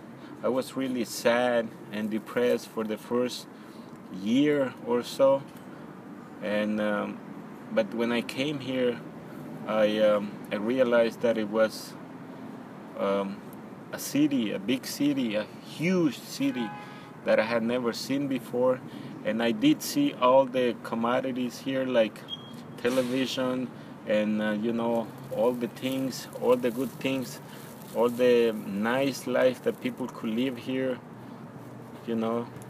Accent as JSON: {"language": "English", "country": "El Salvador", "tie": "born or raised there", "second_language": "English", "moved": "yes", "lives_now": "United States", "said": "Once I learned English, everything was easier for me. And I realized that life here was much, much better than in El Salvador."}